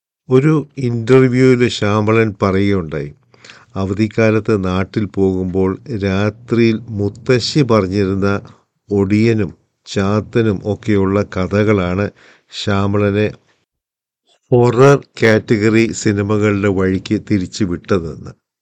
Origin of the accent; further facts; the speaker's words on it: Kuttanad, Kerala, India; ഞാൻ ഈ നാട്ടുകാരനെയല്ല, ഞാൻ വെറും ഒരു കുട്ടനാട്ടുകാരൻ.